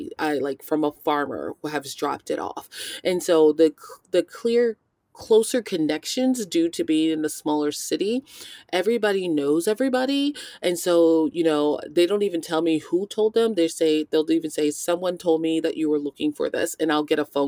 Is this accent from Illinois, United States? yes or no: no; Texas, United States; I think me growing up in Texas, I just led the way of eating less processed food